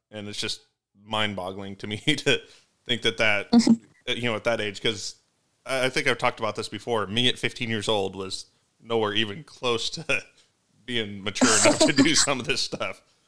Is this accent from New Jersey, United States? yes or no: no; Wyoming, United States; Maybe it's just because I grew up in Wyoming and just decided that I didn't want to follow the crowd.